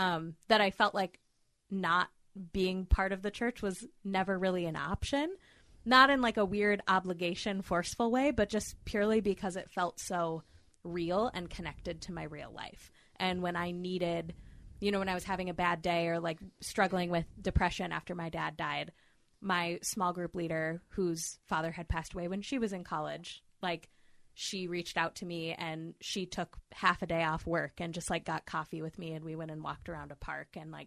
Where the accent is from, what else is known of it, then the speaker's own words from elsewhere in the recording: Freeport, Illinois, United States; born there; Well, technically, I was born in Illinois, not Chicago. Freeport, go Pretzels. Outside of Rockford.